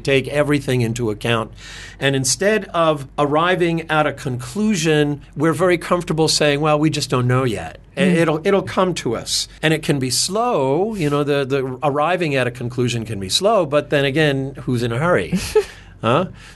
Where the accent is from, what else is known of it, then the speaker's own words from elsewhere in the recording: United States; I'm American, myself, inductive.